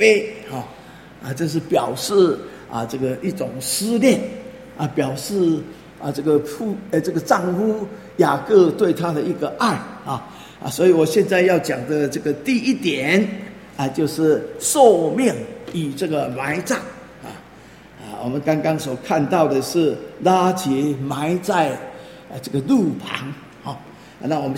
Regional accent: Taiwan; 这个是我们台湾人是这样子啊

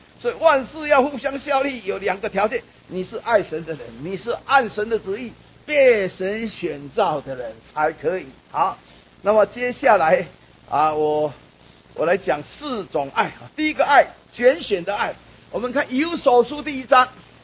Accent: Taipei, Taiwan; 我小时候都是住在台北，5岁到12岁我有记忆，我在台北这个地方搬家搬啊7次，5岁到12岁，所以到12岁，5年级上学期才，民国43年哈，才搬到大龙洞这个地方

